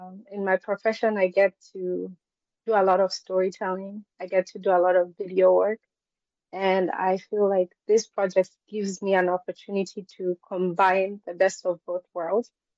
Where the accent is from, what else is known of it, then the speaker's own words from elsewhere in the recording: Kenya; moved away as an adult; I'm born and raised in Kenya, moved here when I was 18, and have been pursuing poetry and writing through various means.